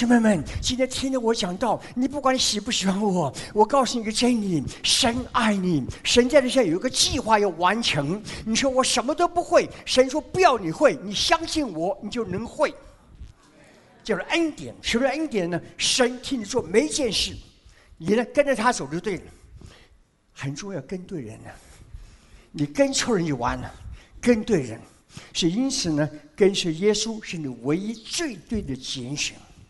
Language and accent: Chinese; China; 哎，我们中国人脑筋很清楚的